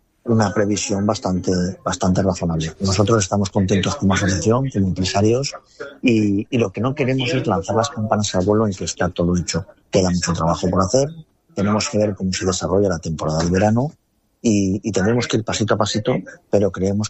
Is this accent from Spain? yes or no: yes; Spain; como buenos españoles todos hemos reservado a última hora